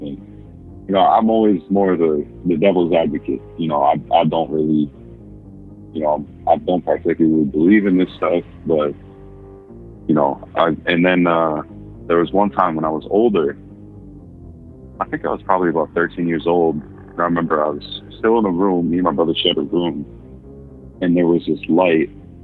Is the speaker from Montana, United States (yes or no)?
no; Minnesota, United States; I'm from Minnesota.